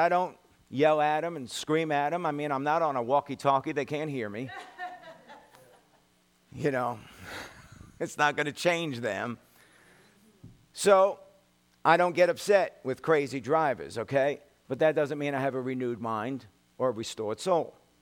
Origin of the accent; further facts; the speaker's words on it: New York, United States; I mean, I was brought up in New York, so I'm used to crazy drivers.